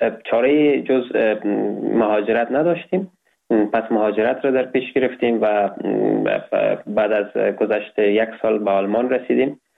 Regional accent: Kabul, Afghanistan; نویسنده و پژوهشگر مسائل افغانستان و غرب آسیا. در سال 1999 در ولایت کابل متولد شدیم.

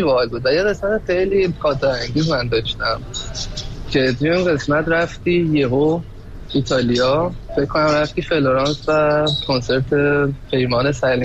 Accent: Tehran, Tehran Province, Iran; moved away as an adult; now in Germany; من تهران زندگی میکردم. آره من از تهران به دنیا

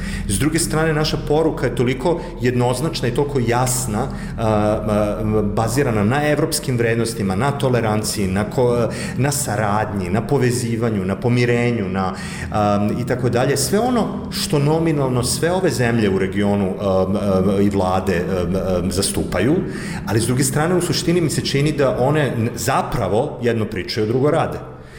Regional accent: Belgrade, Serbia; now in Berlin, Germany; ovaj region iz koga ja dolazim, ja sam rodom iz Beograda, ali živim već 20 godina u Berlinu

